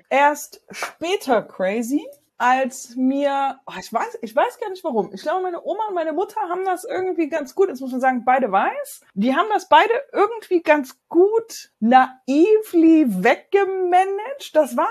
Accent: Chemnitz, Saxony, Germany; Ich komme aus Chemnitz.

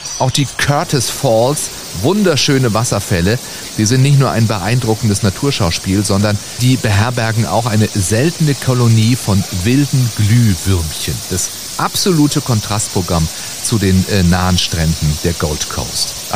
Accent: Baden-Baden, Baden-Württemberg, Germany; born there; Ich bin geboren in Baden-Baden, also auch in Baden, der Heimat der Kuckucksuhren.

